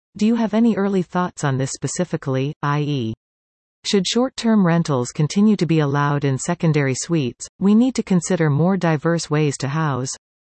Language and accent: English; Canada; I'm a Canadian.